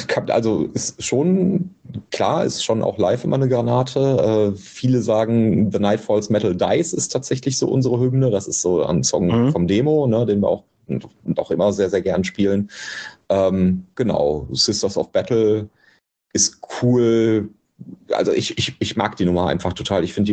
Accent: Bochum, North Rhine-Westphalia, Germany; Ich komme ja aus Bochum

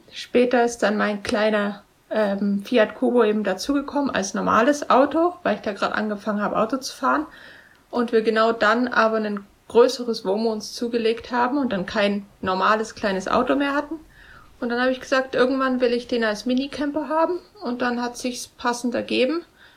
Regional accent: Bavaria, Germany; Ich komme unten aus Bayern, so aus dem südlichen Teil davon

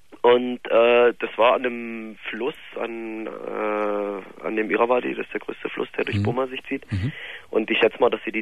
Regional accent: Germany; Ja, ich bin auch in Deutschland geboren.

